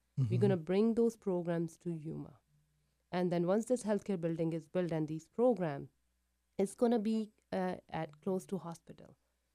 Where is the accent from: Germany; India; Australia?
India; moved away; It's not always, you know, I came from India.